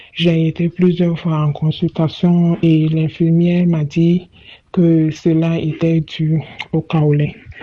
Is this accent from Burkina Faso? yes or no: yes; Burkina Faso; j'ai 22 ans et je suis du Burkina.